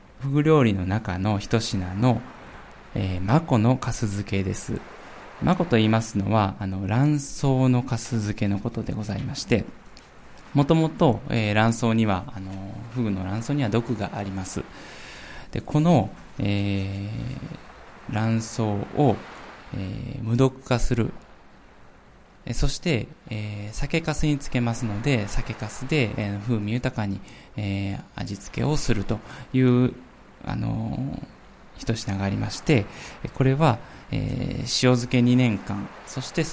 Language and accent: Japanese; Takahama, Fukui, Japan; 私は高浜町で生まれ育って、今こうやって高浜町でお仕事をさせていただいております。まあ、もちろん自然豊かです。海があり山があり、自然はすごく身近に感じています。